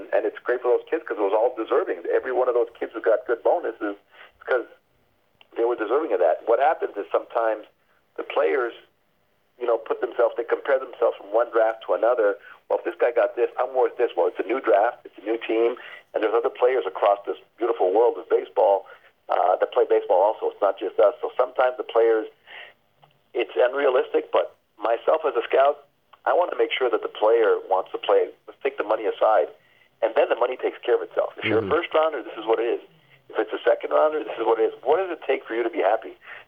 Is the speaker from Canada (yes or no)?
yes; Montreal, Quebec, Canada; I'm Canadian, I'm from Montreal, there's a respect factor.